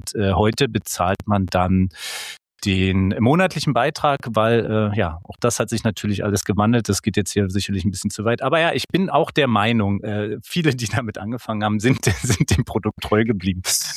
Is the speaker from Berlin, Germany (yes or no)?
yes; Berlin, Germany; ich bin ja aus Friedrichshagen, sozusagen Köpenick